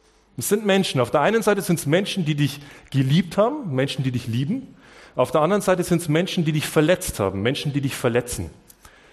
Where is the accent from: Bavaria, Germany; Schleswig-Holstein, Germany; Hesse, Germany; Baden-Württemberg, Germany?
Bavaria, Germany; Es ist einfach, es ist meine Heimat, da bin ich daheim. Ich liebe dieses Dorf, ich liebe die Amberger Region, ich liebe die Oberpfalz